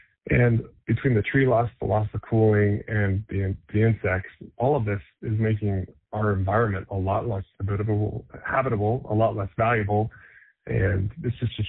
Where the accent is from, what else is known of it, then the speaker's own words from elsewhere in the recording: Arizona, United States; now in Las Vegas, United States; I grew up in Arizona.